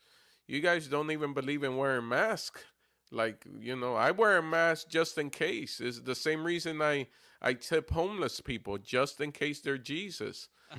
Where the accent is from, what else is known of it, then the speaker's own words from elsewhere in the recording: Florida, United States; I guess it's because I'm from Florida and I just saw what Florida looked like.